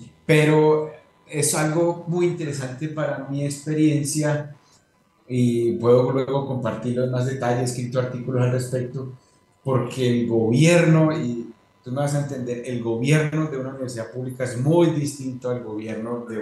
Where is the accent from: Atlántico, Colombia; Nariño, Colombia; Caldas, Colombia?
Caldas, Colombia; Manizales; en Manizales, en mi tierra, y ahí te permite entender mucho la realidad del país